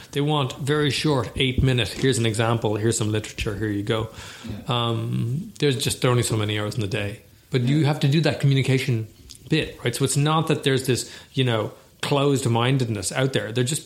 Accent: Ireland; I mean, we are Irish, right?

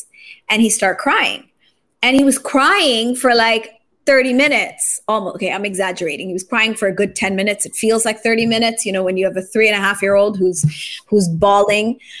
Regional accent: Japan; now in Philippines; I grew up in Japan. Japan's not much different.

